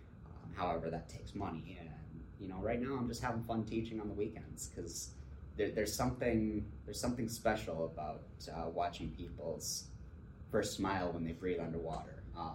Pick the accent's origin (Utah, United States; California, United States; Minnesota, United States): Minnesota, United States; Originally born and raised in Minnesota.